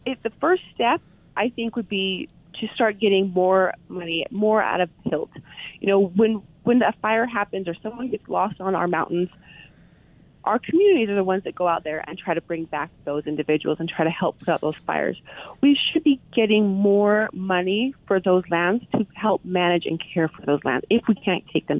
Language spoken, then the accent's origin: English; Montana, United States; I'm from Montana originally, but I came down to go to school at BYU.